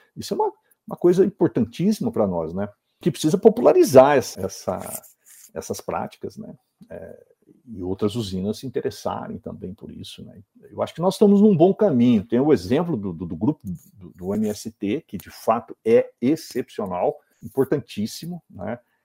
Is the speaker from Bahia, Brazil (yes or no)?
no; Minas Gerais, Brazil; eu, como bom mineiro que sou, né?